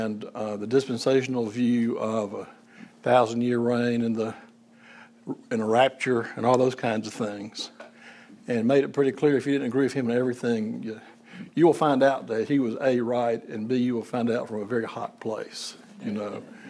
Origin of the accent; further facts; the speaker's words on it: Alabama, United States; in part because I grew up in North Alabama, where if you get the end times wrong, you will go to hell. You know, that was how we understood things in North Alabama